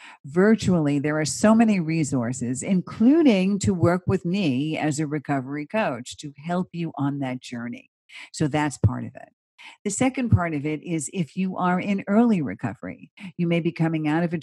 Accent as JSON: {"language": "English", "town": "Bronx", "region": "New York", "country": "United States", "tie": "born or raised there", "said": "I'm a born and raised Bronx girl. I lived there for 30 years"}